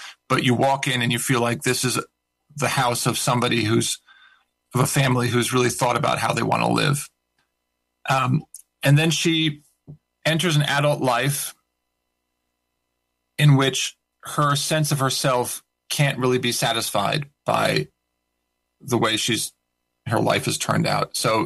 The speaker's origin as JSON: {"language": "English", "country": "United States", "lives_now": "United Kingdom", "said": "I guess I've been living in England and I'm an American."}